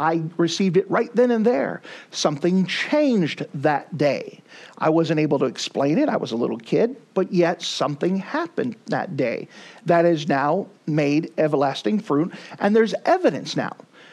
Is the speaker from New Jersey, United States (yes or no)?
no; Altus, Oklahoma, United States; born there; I was born on February the 9th, 1978, in Altus, Oklahoma, in the middle of the worst blizzard recorded in Texas and Oklahoma history.